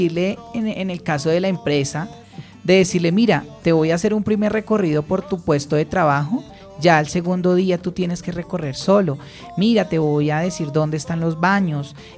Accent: Colombia; la mayoría de nuestros migrantes sí están ubicados y nosotros como colombianos no.

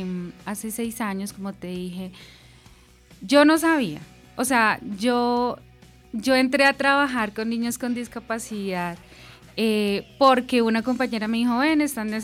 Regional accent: Garzón, Huila, Colombia; soy de Garzón Huila

